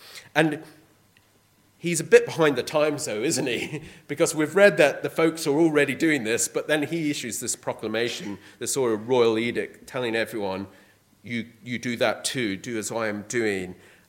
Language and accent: English; Ireland; but you know, I'm Irish.